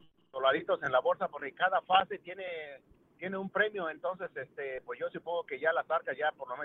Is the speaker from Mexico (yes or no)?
yes; Mexico; aunque como mexicano yo claro y quiero que gane un equipo mexicano